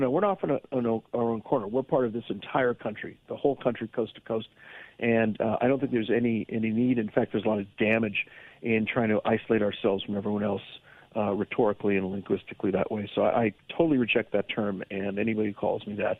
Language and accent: English; Los Angeles, California, United States; born there; now in New York City, United States; I was born in Los Angeles, California, which last I checked is not part of Africa. and I live in New York City, which is not part of Africa.